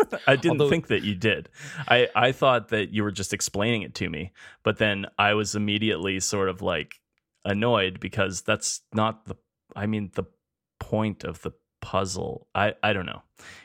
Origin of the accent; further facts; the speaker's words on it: Edmonton, Alberta, Canada; We're 2 chefs from Edmonton, Alberta, Canada.